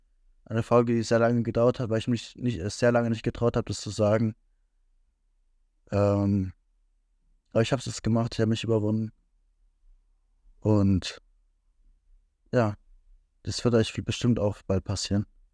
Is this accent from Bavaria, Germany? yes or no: yes; Bavaria, Germany; Und ich bin aus Bayern, an die Leute in Bayern, schönes neues Schuljahr